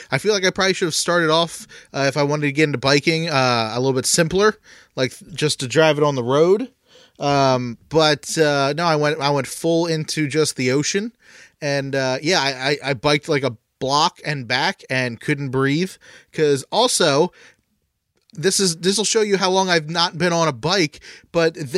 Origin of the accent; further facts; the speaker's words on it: Canada; But I always joke about how I'm Canadian and he's not.